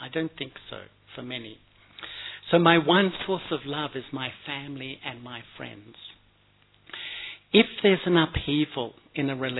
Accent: Melbourne, Victoria, Australia; I grew up in Melbourne, and I think from a young age, I was a bit of a searcher

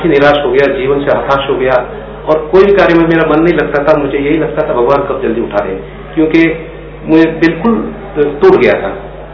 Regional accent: Boisar, Maharashtra, India; मैं बोईसर थाना स्थित महाराष्ट्र का रहने वाला हूँ।

